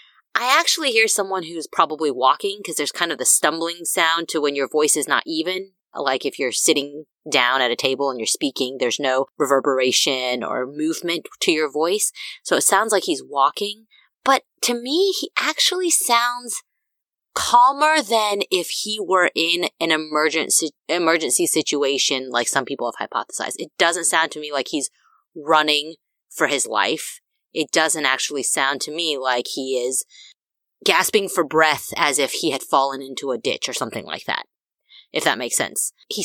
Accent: Texas, United States; And so growing up in Texas, if you know anything about Texas roads, there is a lot of nothing in between towns.

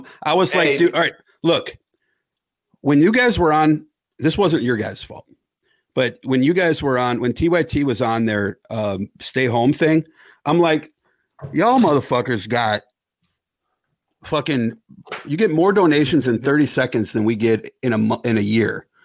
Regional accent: Chicago, Illinois, United States; we're both from Chicago, I'm sure that you can throw us a question that we could guess at.

